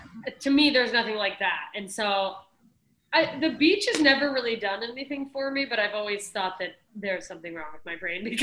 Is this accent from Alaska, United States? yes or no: yes; Anchorage, Alaska, United States; I grew up in Alaska, and the aurora borealis is like, there's nothing like it.